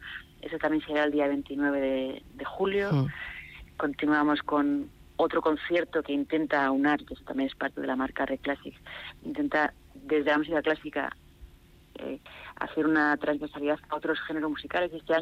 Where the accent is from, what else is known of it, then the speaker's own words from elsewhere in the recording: Pamplona, Navarre, Spain; de poder sembrar en mi ciudad de origen, en mi ciudad natal, en Pamplona